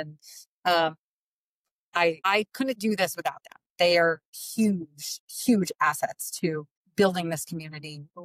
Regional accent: Vermont, United States; I guess I would maybe go to my hometown in Vermont, but then I'm driving to two different locations.

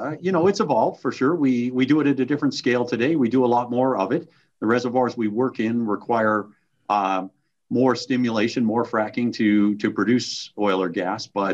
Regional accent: Alberta, Canada; You know, I grew up in Alberta in a crazy time and thought that was too volatile an industry for me.

